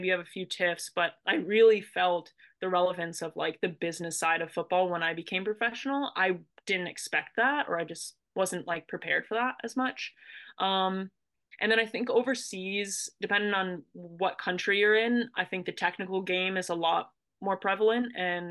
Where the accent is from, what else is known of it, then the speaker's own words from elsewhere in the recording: Massachusetts, United States; I mean, I grew up in Massachusetts, but it's still cool.